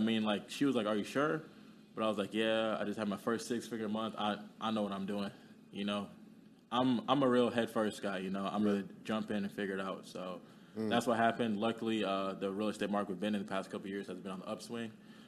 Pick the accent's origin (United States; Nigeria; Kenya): Kenya; I'm from Kenya.